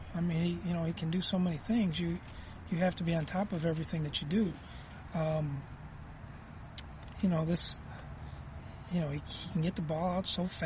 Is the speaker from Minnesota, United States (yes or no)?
yes; Minnesota, United States; Well, I'm in Minnesota, so I'll go gray duck. I never heard of that before, but hey, I'm a Minnesotan.